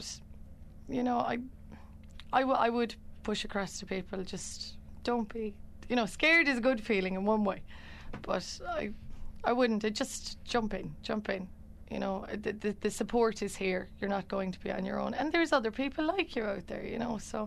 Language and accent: English; Ballinacurra, Munster, Ireland; I mean, I'm only from down the road. I'm only from Ballinacurra.